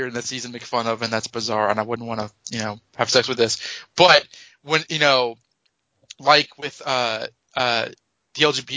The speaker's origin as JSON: {"language": "English", "town": "Nashville", "region": "Tennessee", "country": "United States", "tie": "born or raised there", "said": "I grew up in Nashville, Tennessee"}